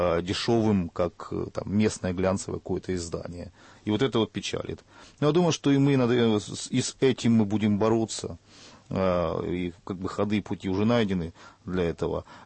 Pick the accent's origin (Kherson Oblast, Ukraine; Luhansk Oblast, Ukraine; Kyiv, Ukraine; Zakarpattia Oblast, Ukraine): Kherson Oblast, Ukraine; Kherson; born there; я родился в Херсоне